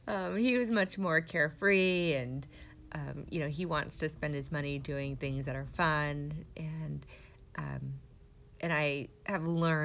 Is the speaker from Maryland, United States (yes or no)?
no; Visalia, California, United States; moved away as an adult; now in Scituate, United States; I am 38 years old. I am originally from Visalia, California, and I moved to Scituate, Rhode Island 18 years ago.